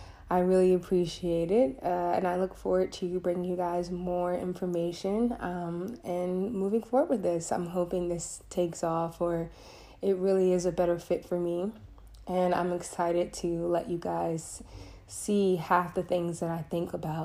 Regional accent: Virginia, United States; I am from Virginia.

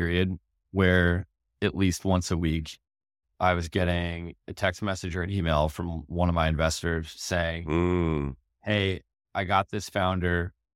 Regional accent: East Coast, United States; now in San Francisco, United States; But I grew up on the East Coast, so you're not going to convert me back, unfortunately.

